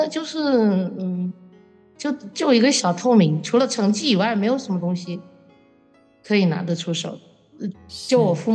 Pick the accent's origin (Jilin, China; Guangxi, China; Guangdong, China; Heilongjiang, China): Guangxi, China; Nanning; 我现在也在南宁，我们3岁就来南宁了。所以我在南宁已经待了40多年。可以算是土生土长。